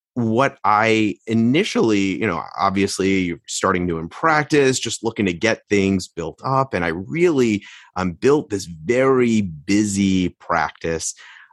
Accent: New York, United States; I mentioned to you early on that I grew up in New York

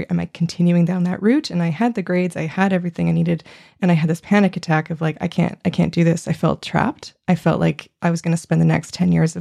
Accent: Montreal, Quebec, Canada; I grew up in Montreal, Quebec. I grew up right in the city, and it was a wonderful place to grow up for lots of reasons, and I'm so happy not to be in the city anymore.

